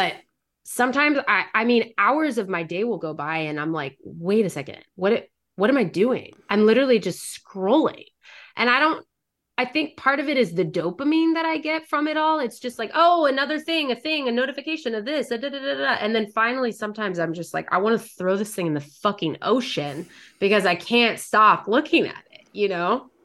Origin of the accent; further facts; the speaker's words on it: Los Angeles, California, United States; I'm a girl who was born and raised in Los Angeles, so I am a little woo-woo